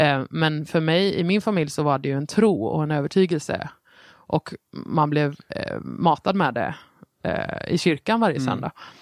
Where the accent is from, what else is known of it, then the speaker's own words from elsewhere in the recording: Nybro, Kalmar County, Sweden; Nej, jag är uppvuxen i Småland, så nej.